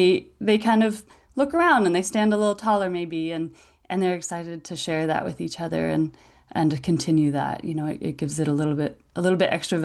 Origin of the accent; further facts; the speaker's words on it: Mount Shasta, California, United States; So I was born and raised in Mount Shasta, California, and I started a documentary series called Shasta Stories around 2021.